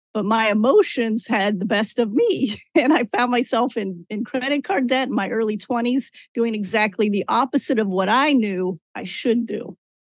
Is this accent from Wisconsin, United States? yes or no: no; Kansas City, Missouri, United States; Growing up in Kansas City, I think is really interesting because I grew up and became a spender in a family full of savers.